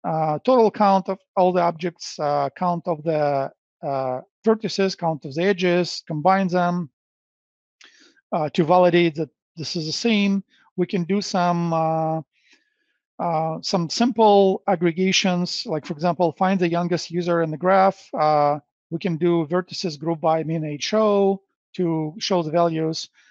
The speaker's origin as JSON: {"language": "English", "town": "Chicago", "region": "Illinois", "country": "United States", "said": "Probably Chicago is, I'm from Chicago."}